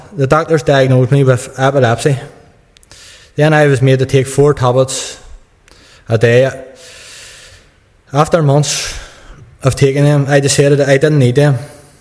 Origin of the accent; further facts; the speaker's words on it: Newtownabbey, Northern Ireland, United Kingdom; I'm 22. I'm from Rathcoole Estate. I was born and bred in the concrete jungle over there.